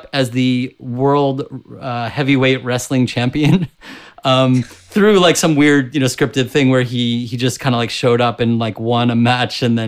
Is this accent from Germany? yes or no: no; New York, United States; And I grew up on Long Island, so, you know, a half hour away from where it all went down.